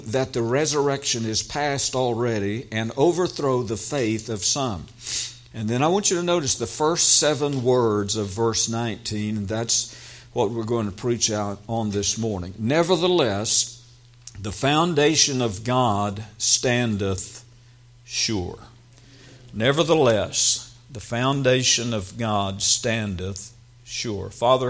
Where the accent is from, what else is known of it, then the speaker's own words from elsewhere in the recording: Marshfield, Missouri, United States; My dad pastored Temple Baptist Church in Marshfield, Missouri. And so I was from Marshfield.